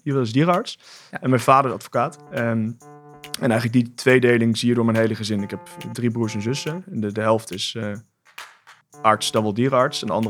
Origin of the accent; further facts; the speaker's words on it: Oldenzaal, Overijssel, Netherlands; Ja, ik ben geboren en getogen in Oldenzaal. Ik ben denk ik de enige niet-Brabander in deze zaal.